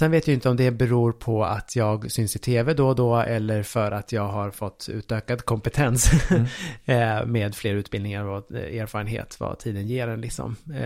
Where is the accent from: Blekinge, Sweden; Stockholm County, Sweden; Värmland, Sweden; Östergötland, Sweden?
Stockholm County, Sweden; Nacka; Jag är uppvuxen i Nacka kommun.